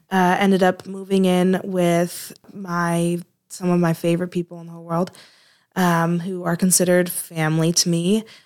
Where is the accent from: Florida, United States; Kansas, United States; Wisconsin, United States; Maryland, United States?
Florida, United States; Fort Lauderdale; So I am originally from Florida, Fort Lauderdale specifically. Grew up there, born and raised.